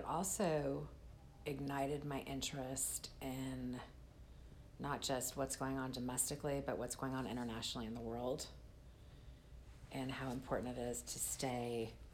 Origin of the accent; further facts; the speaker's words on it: California, United States; born there; I was born in 1969 in Southern California.